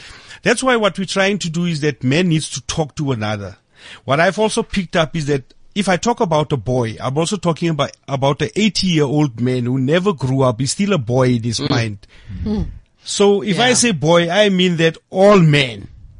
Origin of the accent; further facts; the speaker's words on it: South Africa; you know how South Africans, they don't believe you as a South African when you start something until you link it with an American.